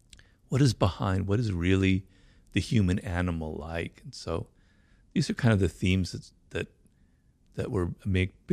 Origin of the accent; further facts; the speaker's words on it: Los Angeles, California, United States; Well, I grew up here in Los Angeles, not far from where we are, in a neighborhood called Baldwin Hills, and then we moved to another neighborhood.